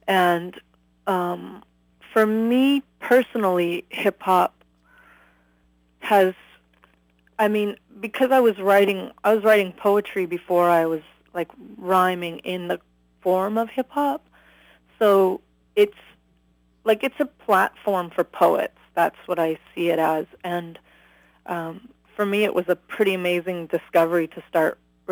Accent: Calgary, Alberta, Canada; now in Vancouver, Canada; and I'm from Calgary, but currently live in Vancouver.

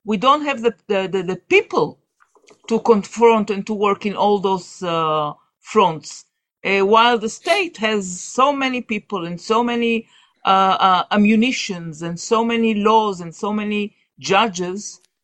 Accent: Jerusalem, Jerusalem District, Israel; But I was born here in Jerusalem, and as I said, I was active in as a child.

